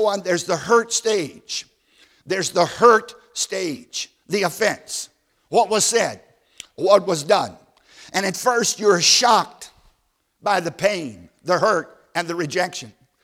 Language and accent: English; Virginia, United States; I grew up in Southside, Virginia. I think I told you that, on a tobacco farm. We lived a half a mile off a secondary road.